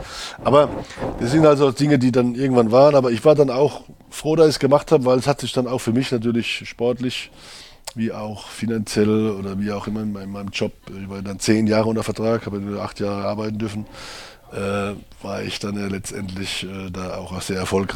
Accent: Leutershausen, Baden-Württemberg, Germany; Ich komme aus Leutershausen.

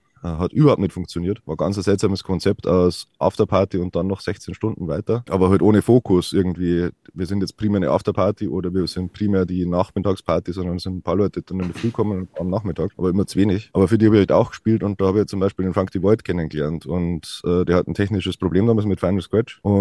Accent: Bavaria, Germany; als Bayer kann man halt auch irgendwie so Sachen, die man nicht anfassen kann, schlecht akzeptieren.

